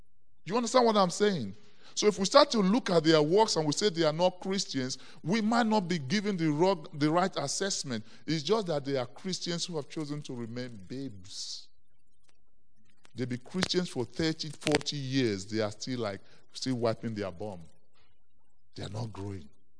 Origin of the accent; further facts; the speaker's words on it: Nigeria; born there; English is a second language; moved away; When I was born in Nigeria, English was not my first language. We had to learn it.